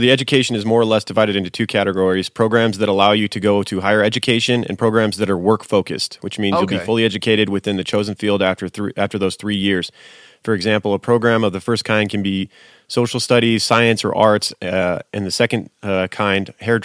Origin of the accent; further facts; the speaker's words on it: United States; because I grew up in America, in the American school system.